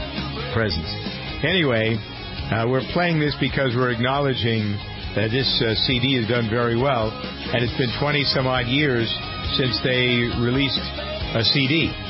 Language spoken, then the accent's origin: English; Boston, Massachusetts, United States; maybe because I'm from Boston and they're from Boston, there was more discussion about them in Boston.